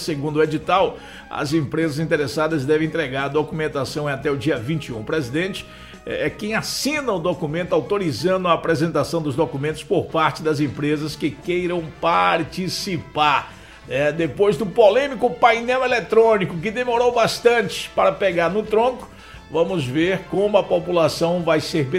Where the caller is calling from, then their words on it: Sambaituba, Bahia, Brazil; Olha, sou de Sambaituba